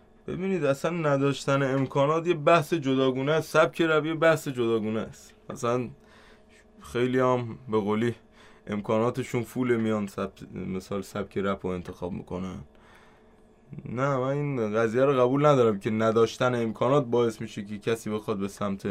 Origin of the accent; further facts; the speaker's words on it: Abadan, Khuzestan, Iran; بچه آبادان.